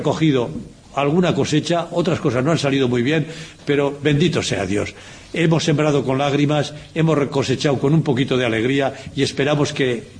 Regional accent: Spain; aunque mi pueblo está muy cerquita de Cataluña, siempre ha estado muy volcado a Cataluña, por la historia, porque está a 3 kilómetros, la provincia de Tarragona empieza a 3 kilómetros

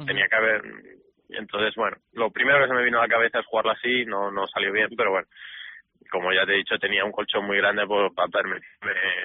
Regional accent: Spain; como los españoles

